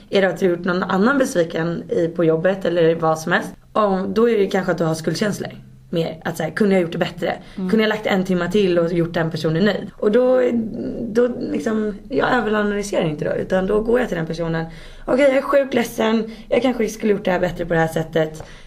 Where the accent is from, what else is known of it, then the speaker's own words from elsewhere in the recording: Saltsjöbaden, Stockholm County, Sweden; Jag är uppvuxen i Saltis då, som jag sa. Så att jag har gått i samma skola från typ 1:an till 3:e ring.